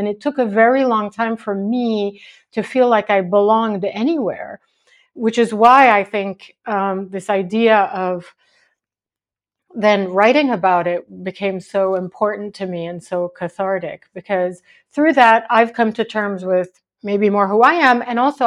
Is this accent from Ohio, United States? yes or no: no; Seattle, Washington, United States; born there; also born or lived in St. Louis; I was born in Seattle. My dad worked there as an engineer. He'd moved in the 60s from Syria to the US. My mom joined him there, and I was born there.